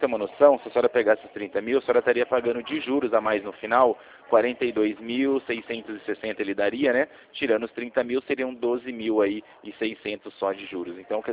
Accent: Rio Claro, São Paulo, Brazil; eu sou daqui de Rio Claro, tá bom? Da Avenida 3 com a Rua 4.

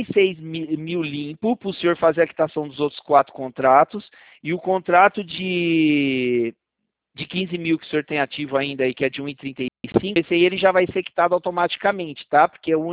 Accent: São Paulo, Brazil; eu sou de São Paulo, eu sou da Central do Santander.

